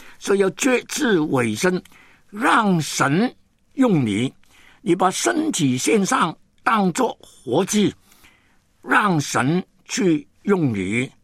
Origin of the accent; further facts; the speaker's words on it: Hong Kong; born there; 我是在香港出生的一个英国殖民地的一个的人。